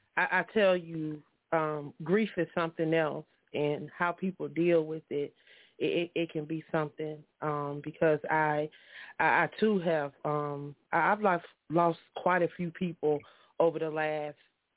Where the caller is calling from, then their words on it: Union City, United States; I'm calling from Union City tonight.